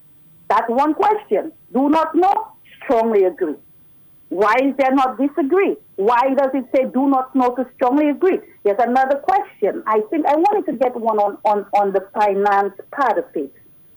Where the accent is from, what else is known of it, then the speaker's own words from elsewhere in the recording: Portsmouth, Saint John Parish, Dominica; Matt, it hurts me because you know I'm from Portsmouth.